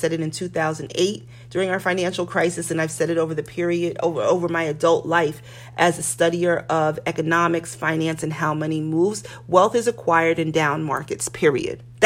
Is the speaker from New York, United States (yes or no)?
yes; New York City, New York, United States; I grew up near Washington Square Park, right on Bleecker Street.